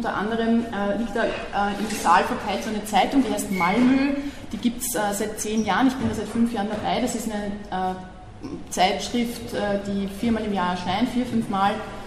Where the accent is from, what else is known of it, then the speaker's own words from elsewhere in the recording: Vienna, Austria; ich bin aus Wien. Ich lebe dort und arbeite dort an der Akademie der Bildenden Künste